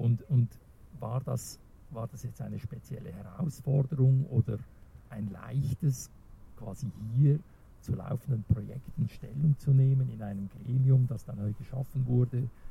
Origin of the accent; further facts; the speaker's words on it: Switzerland; Ich als Schweizer hab das wie übersehen, oder?